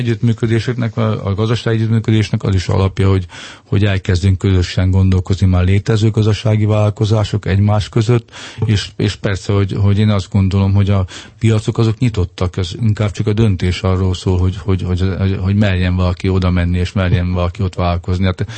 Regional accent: Hungary; tehát érzem annak ellenére, hogy magyar vagyok, sokkal nyitottabb vagyok ilyen értelemben a szláv kultúrára is

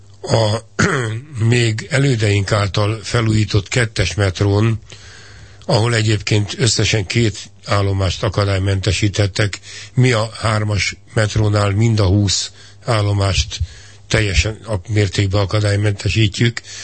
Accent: Budapest, Hungary; Hát én született budapesti vagyok, ős budapesti, valószínűleg pozitívan elfogult is vagyok ezzel a várossal.

